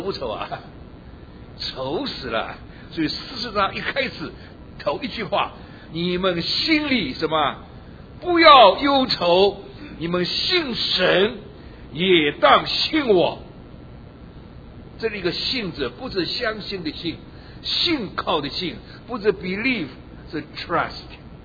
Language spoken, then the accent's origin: Chinese; Taiwan; now in United States; 这个我从台湾来，台湾那个买药很方便的